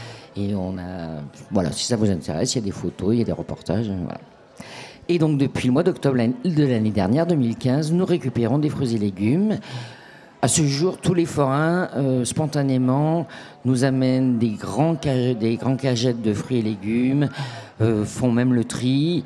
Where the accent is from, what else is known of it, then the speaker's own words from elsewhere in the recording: Lyon, Auvergne-Rhône-Alpes, France; j'habite depuis 30 ans dans la région, je viens de la région de Lyon sinon.